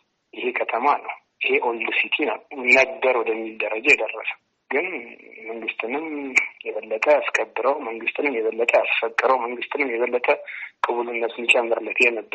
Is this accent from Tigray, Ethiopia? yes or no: no; Addis Ababa, Ethiopia; አሁን የተወልጄ ያደግኩበት ቦታ ላይ በግልጽ ስንነጋገር የጋራ ሽንት ቤት ነው ያለው። መሰረተ ልማት የለውም። እጅግ በጣም ጥንታዊ ከተማ ነው።